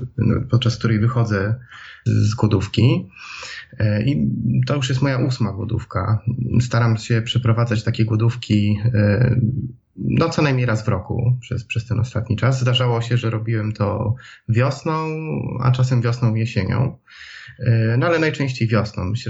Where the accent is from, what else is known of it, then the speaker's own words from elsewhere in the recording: Tricity, Pomeranian Voivodeship, Poland; Ja pochodzę z Trójmiasta, mam 34 lata, mieszkam z moją małżonką.